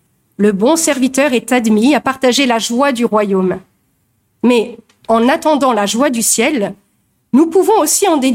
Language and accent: French; Bergerac, Nouvelle-Aquitaine, France; Alors je viens de Bergerac